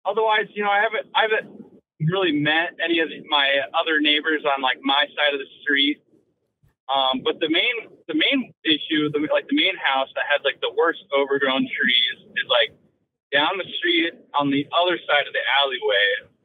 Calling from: Dubuque, Iowa, United States; Calling in from Iowa. Up in Dubuque today.

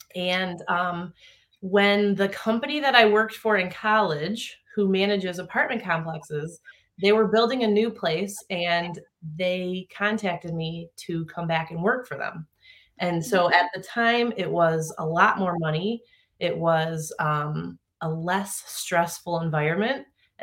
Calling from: Michigan, United States; I am in Michigan, and I'm so glad we have sun today

